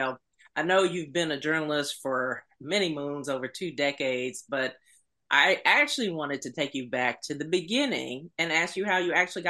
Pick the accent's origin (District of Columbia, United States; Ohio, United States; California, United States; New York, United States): District of Columbia, United States; Washington; Yay, you know, between my hometown.